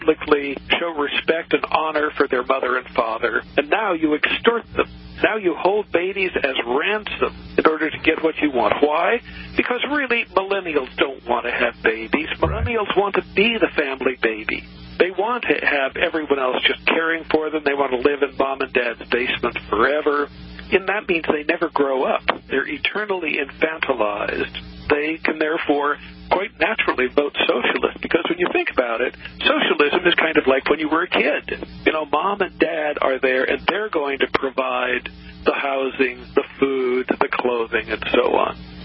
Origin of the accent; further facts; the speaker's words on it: California, United States; In the first place, I grew up in California in an environment where every year housing prices went up a little bit more.